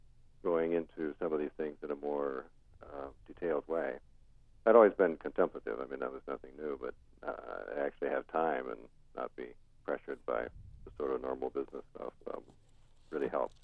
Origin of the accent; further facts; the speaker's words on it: Iowa, United States; I'm living now outside the country quite a bit of the time, but I grew up in Iowa, and I went to University of Notre Dame